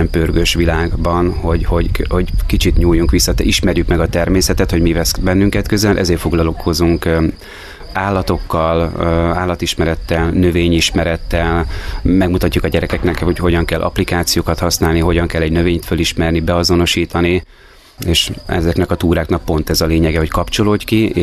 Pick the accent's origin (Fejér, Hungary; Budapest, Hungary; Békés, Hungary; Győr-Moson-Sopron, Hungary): Budapest, Hungary; Mi budapestiek vagyunk, nagyon sokat vagyunk Budapesten is, de most már az idő többségében, vagy túlnyomó többségében itt vagyunk Váraszón, az Ezerdon pihenőházban.